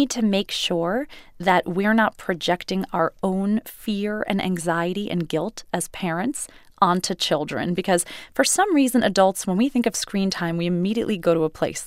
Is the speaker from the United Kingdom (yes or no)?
no; New York City, New York, United States; Growing up in New York, I never felt conscious about being a woman.